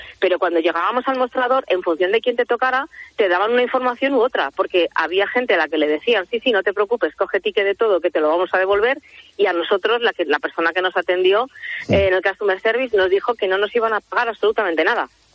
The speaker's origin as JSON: {"language": "Spanish", "town": "Madrid", "region": "Community of Madrid", "country": "Spain", "said": "Sí, somos de Madrid."}